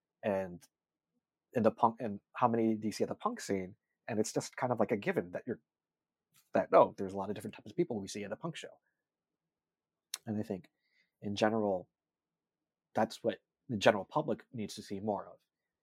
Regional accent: California, United States; growing up in the Bay Area, even though there was a huge Asian population, I remember hearing a lot of racist garbage growing up

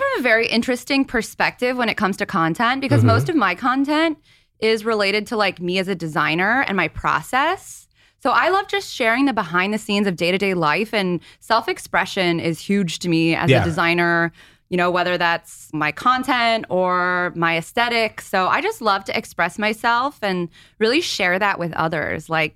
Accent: California, United States; I come from a very creative family. And growing up in California, it generally was very colorful and self-expressive.

